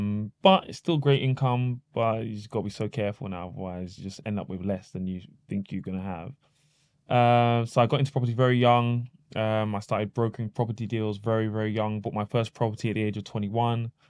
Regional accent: London, United Kingdom; So I grew up in Northwest London.

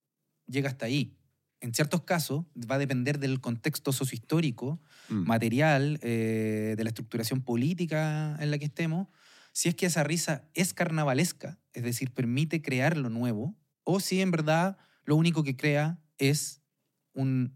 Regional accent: Chile; es algo que a mí, como chileno, nosotros no tuvimos Edad Media

